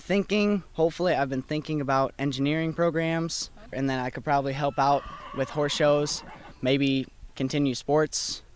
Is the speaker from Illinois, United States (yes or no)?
yes; Grand Park, Illinois, United States; Grand Park, Illinois. Tiny.